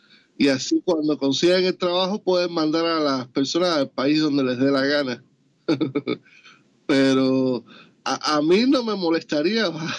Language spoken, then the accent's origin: Spanish; United States; born there; aquí en Estados Unidos? País donde yo nací, de mis padres cubanos que vinieron a este país.